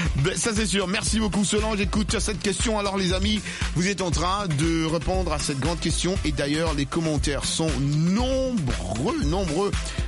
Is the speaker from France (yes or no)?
no; Bukavu, South Kivu, DR Congo; born there; Tu sais que moi, je suis né à Bukavu.